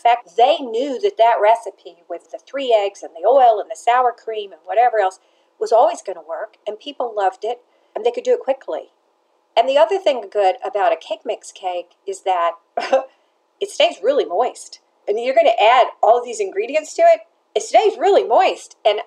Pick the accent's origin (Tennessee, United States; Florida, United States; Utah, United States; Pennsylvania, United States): Tennessee, United States; Nashville; also born or lived in Paris; You know, I grew up baking cakes in Nashville with my mother and studied Genoise and the real buttercream in Paris. But I came back to a Nashville with three children